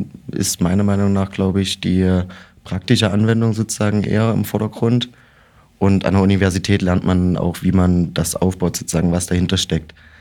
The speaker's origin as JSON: {"language": "German", "town": "Dresden", "region": "Saxony", "country": "Germany", "said": "ich komme aus Dresden von der Sportschule"}